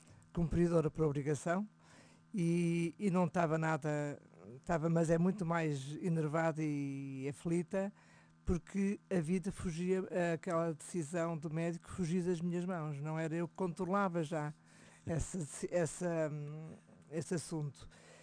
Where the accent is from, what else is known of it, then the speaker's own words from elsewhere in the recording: Porto, Portugal; Eu cresci no Porto, a minha cidade, numa família tradicional e conservadora, católica, com 6 irmãos. Eu mais 5.